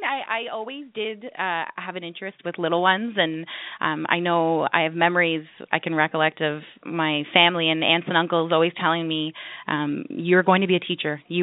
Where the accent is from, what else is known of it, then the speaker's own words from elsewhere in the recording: Mississauga, Ontario, Canada; I grew up in Mississauga in Ontario. I grew up with my older brother and my two parents.